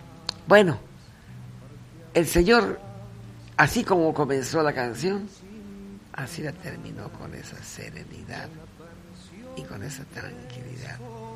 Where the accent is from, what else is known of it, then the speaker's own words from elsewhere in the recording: Mexico; como buen mexicano, ¿no?